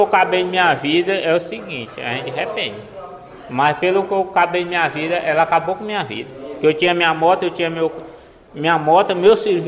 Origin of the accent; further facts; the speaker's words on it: Tocantins, Brazil; Em Minas Gerais, que eu sou de Tocantins.